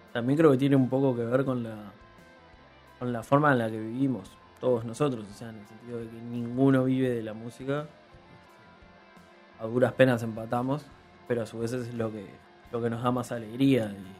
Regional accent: Montevideo, Uruguay; los que somos del Cerro, somos Gonzalo, Fran y Glass y yo, o sea, somos el sector cerrense.

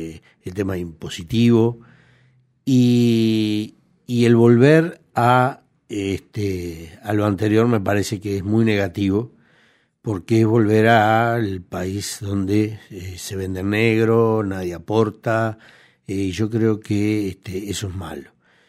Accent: Uruguay; ya no solo como trabajadores, como uruguayos

